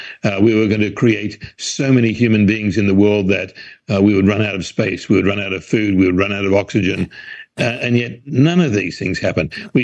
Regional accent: Perth, Western Australia, Australia; I'm from Perth, about 2,500 miles away.

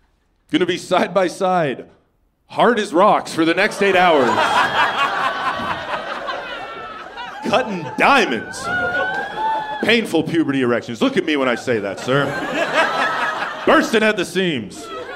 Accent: Canada; I've been called gay by Americans because I'm Canadian

